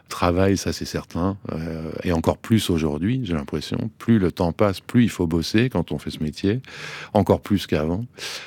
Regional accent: Verneuil-sur-Seine, Île-de-France, France; Dans la ville où j'ai grandi, à Verneuil-sur-Seine

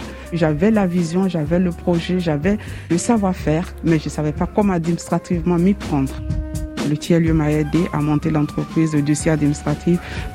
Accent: Côte d’Ivoire; now in France; Je suis d'origine de la Côte d'Ivoire. Ça fait environ 8 ans que je suis en France et à Cœur de Bastide, ils m'ont accueilli ici, ça fait 3 ans.

